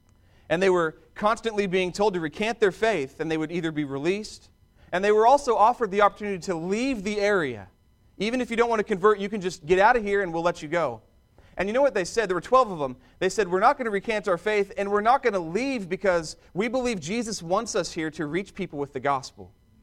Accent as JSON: {"language": "English", "town": "Wichita", "region": "Kansas", "country": "United States", "tie": "born or raised there", "said": "I grew up in Wichita, Kansas, and I have a buddy up there."}